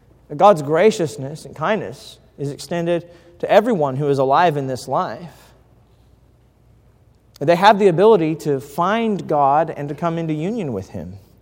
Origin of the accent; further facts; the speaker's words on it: Idaho, United States; I grew up in Idaho, and Josh probably told you that.